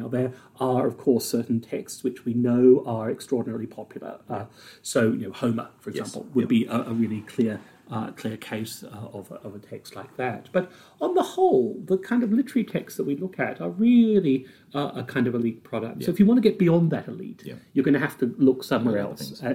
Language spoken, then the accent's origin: English; Brisbane, Queensland, Australia; I grew up in Brisbane